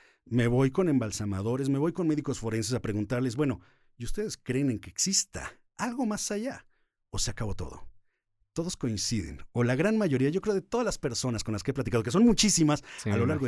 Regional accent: Puebla, Mexico; now in Guadalajara, Mexico; Bueno, en realidad soy de Puebla, pero llevo viviendo más de media vida en Guadalajara, entonces sí, ya soy más tapatío, creo yo.

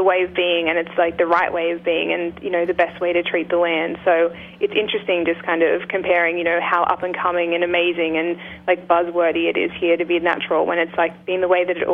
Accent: Australia; I'm an Australian.

